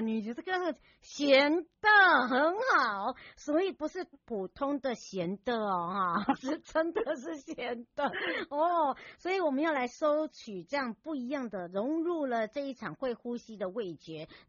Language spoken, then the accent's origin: Chinese; Hualien County, Taiwan; 回到我的故乡花东纵谷，我们的花莲了。